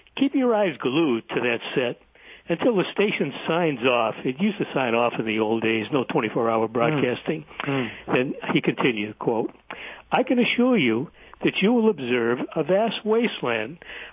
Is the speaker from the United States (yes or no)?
yes; Boston, Massachusetts, United States; I grew up in Boston, by the way.